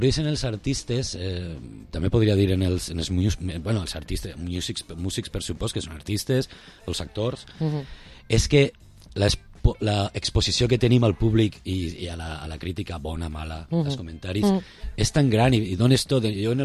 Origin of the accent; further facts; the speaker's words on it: Vila-real, Valencian Community, Spain; mon pare és de Castelló, ma mare és de Vila-real, jo soc de Vila-real, jo nascut així.